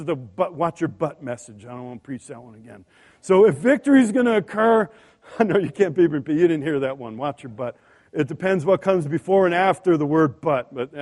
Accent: New York, United States; I'm a people watcher. I'm from New York. I'm a people watcher.

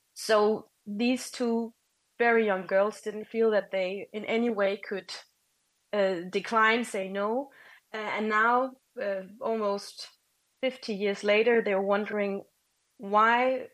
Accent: Denmark; English is a second language; Well, I'm a Dane, so I'm quite interested and have been that for a while as a journalist in the Danish-Greenlandic rel

